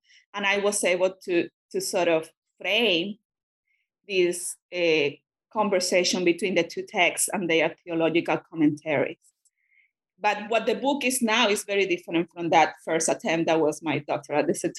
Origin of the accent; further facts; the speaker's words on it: Cuba; first language Spanish; English is a second language; I'm a Spanish speaker, and that I grew up in Cuba, and it happened to be that in communist Cuba, when I was a student, those readings were forbidden